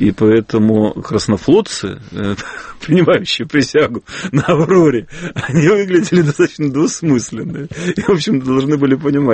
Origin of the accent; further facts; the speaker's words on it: Saint Petersburg, Russia; поскольку я питерец